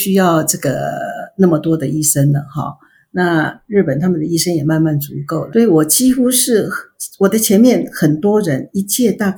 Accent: Taiwan; moved away as an adult; also born or lived in Japan; 然后从日本办好签证，然后我们再从台湾出来的

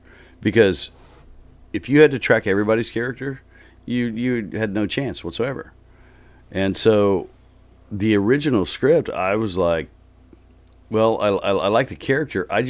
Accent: Oklahoma, United States; also born or lived in Texas; I grew up mostly in Oklahoma and Texas.

